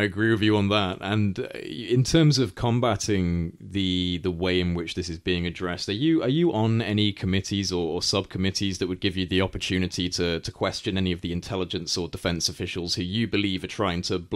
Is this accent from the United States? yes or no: no; United Kingdom; I can tell you that as being a British citizen.